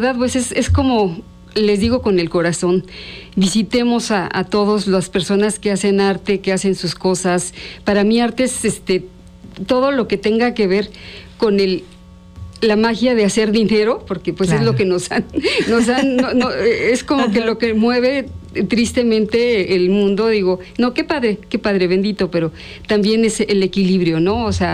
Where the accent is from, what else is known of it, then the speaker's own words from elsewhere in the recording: Zacatlán de las Manzanas, Puebla, Mexico; Yo soy de Zacatlán de las Manzanas, voy a llevar esta semana, la siguiente, manzanas en latonas y padrísimas.